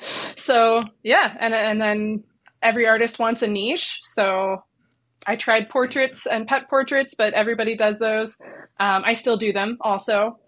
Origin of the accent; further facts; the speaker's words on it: Ohio, United States; also born or lived in England; I'm from Ohio. From Northwest Ohio.